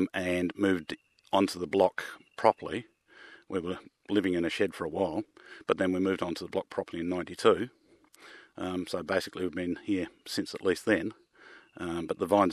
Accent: Denmark; now in Tasmania, Australia; I'm from Motten Terrace's Vineyard and Wines and originally from Denmark.

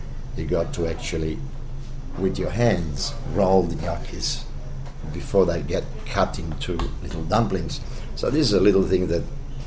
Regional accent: Italy; growing up in Italy, in a small city, mostly rural, some industries, railway line with a steam train, fairly large family.

